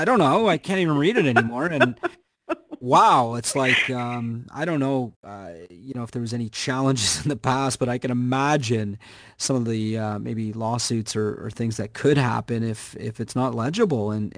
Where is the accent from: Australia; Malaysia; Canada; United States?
Canada; I'm Canadian, so I had an opportunity to check out